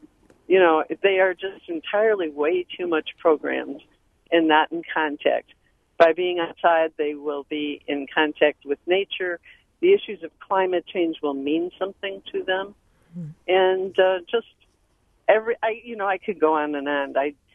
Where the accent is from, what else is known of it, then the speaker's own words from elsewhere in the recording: Burlington, Wisconsin, United States; Burlington.